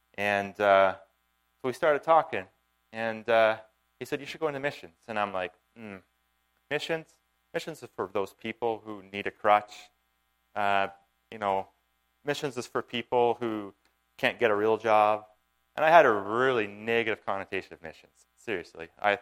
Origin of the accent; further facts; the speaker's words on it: the Maritimes, Canada; I grew up in the Maritimes, and the first thing I said to myself is I want to go to university on the West Coast.